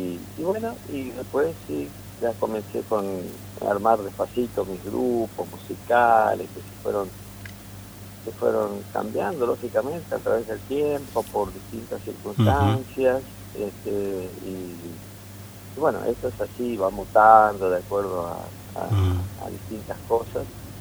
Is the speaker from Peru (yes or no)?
no; Colonia Tarango, Misiones, Argentina; born there; Mira, nací en Colonia Tarango, o también conocido como San Juan de las Ciegas, que es un paraje entre Apóstoles y Cerro Azul.